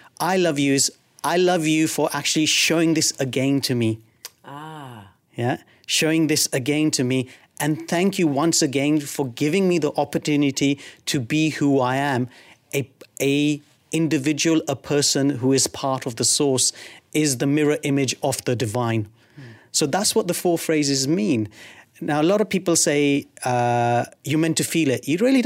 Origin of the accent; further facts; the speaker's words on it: United Kingdom; now in United Arab Emirates; I'm Asian. I'm born and brought up in the UK. I've been living in Dubai for the last God knows how many years.